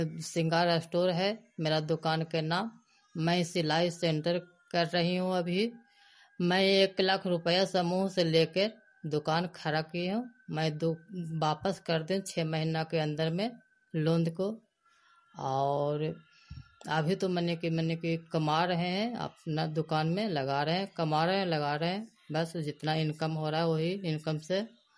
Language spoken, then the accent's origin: Hindi; Murdallichak, India; मैं मुरदल्लीचक के रहने वाला हूँ। मैं हरियामा पंचायत के हूँ।